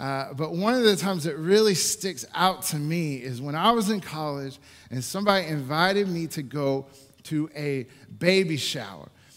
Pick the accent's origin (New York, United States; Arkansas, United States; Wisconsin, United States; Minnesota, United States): Arkansas, United States; Magnolia; But I am from Magnolia, Arkansas, which is deep down south.